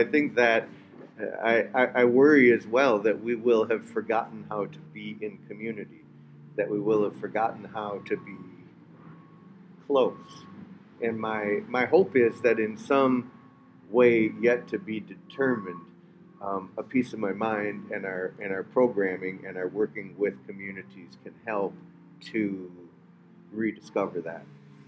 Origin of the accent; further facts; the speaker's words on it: Minneapolis, Minnesota, United States; because of course I'm from Minneapolis